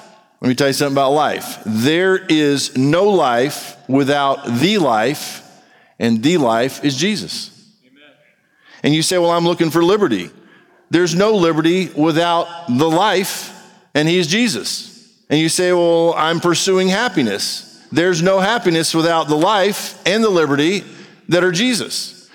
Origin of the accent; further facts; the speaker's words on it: United States; yes, I'm an American. I am very proud to be an American.